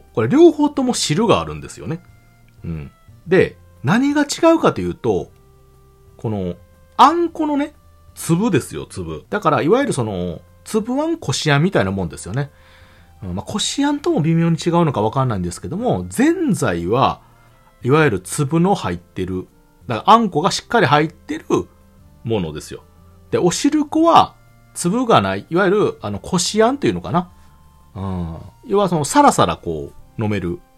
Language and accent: Japanese; Kansai, Japan; 私、関西なんですけど。